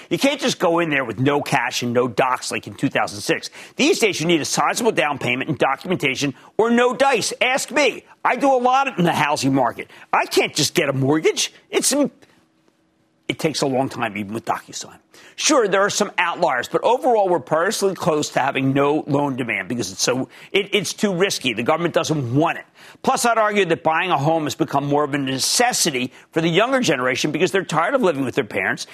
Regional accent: New Jersey, United States; Brandon in my home state of New Jersey.

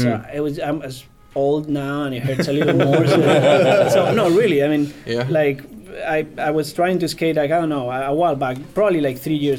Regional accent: Madrid, Community of Madrid, Spain; moved away as an adult; now in United States; I'm originally from Spain, from Madrid, and I moved to the U.S. to work.

